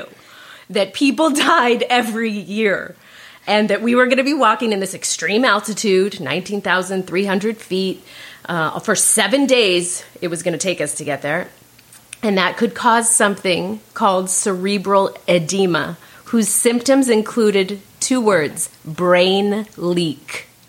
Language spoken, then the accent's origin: English; Fullerton, California, United States; born or raised there